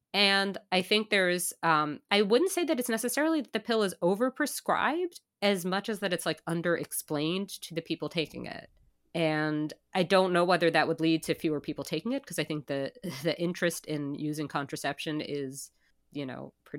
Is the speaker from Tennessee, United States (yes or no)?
no; New York City, New York, United States; Perk of growing up in Manhattan, I guess.